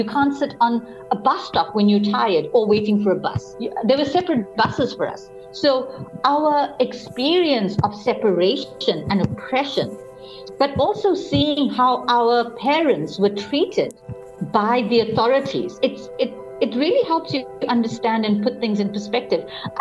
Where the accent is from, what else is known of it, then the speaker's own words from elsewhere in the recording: South Africa; So in general, I'm generally a South African.